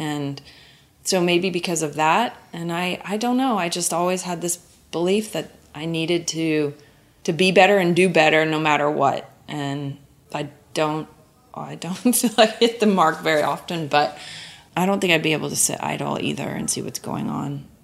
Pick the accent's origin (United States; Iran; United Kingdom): United States; Oklahoma; I mean, I'm from Oklahoma and I grew up in nature.